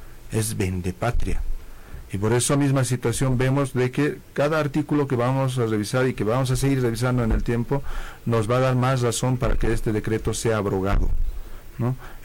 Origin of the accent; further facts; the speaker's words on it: Bolivia; pues nosotros como bolivianos estamos poniendo el yacimiento